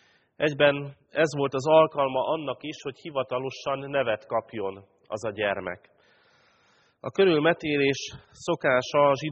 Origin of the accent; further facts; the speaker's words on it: Pápa, Veszprém County, Hungary; egy kisvárosban, Pápán, ahol felnőttem